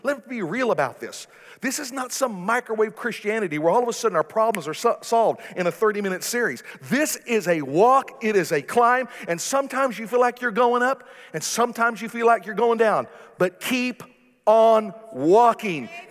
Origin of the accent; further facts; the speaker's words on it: Garden City, Kansas, United States; I was raised in Garden City, Kansas. I love Garden City, Kansas.